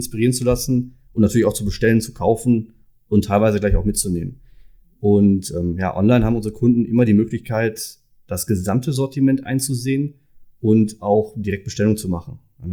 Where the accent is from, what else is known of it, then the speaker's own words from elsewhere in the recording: Dülmen, North Rhine-Westphalia, Germany; born there; Ich bin 33 Jahre alt und wie das Unternehmen selbst auch gebürtiger Dülmner.